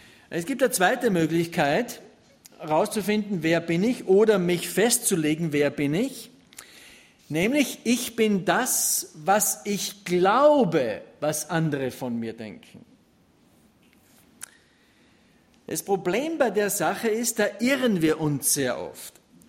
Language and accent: German; Ramsau, Styria, Austria; du kommst nach Schladming oder Ramsau, da wo ich zu Hause bin, und du kommst nach Ramsau, wo ich geboren bin und immer noch wohne